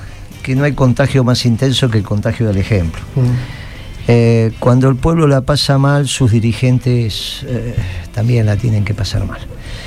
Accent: Argentina; Pocos argentinos han tenido ese orgullo.

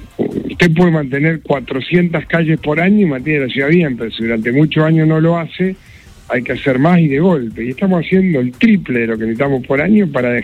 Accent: Rosario, Santa Fe, Argentina; Y eso a mí me enorgullece como rosarino, no como intendente.

